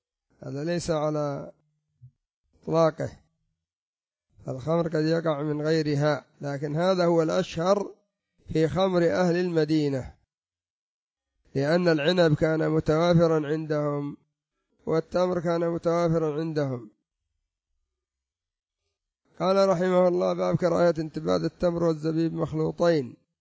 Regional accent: Yemen; مثل الآن المشروبات التي عندنا في اليمن تسمى العرايسي مثلا

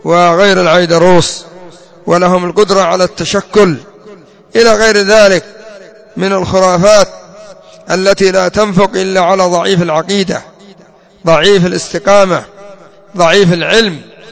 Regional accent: Yemen; وعندنا في اليمن منهم الكثير

